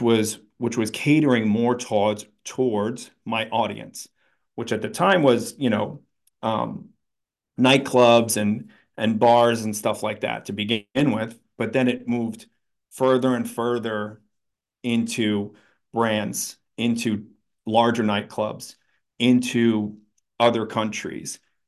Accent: New York, United States; And I grew up in New York and I just grew up listening to the DJs on the radio.

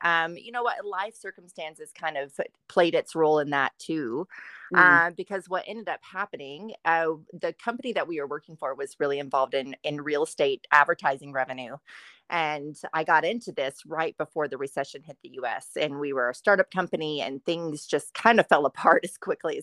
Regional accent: Texas, United States; moved away as an adult; now in Canada; I am from the South. That's right. Yeah, most of my life spent in Texas.

